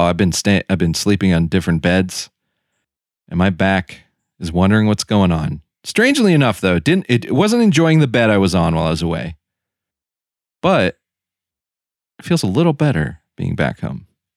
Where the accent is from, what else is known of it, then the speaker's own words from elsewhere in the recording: East Coast, United States; We grew up. We're men from the East Coast.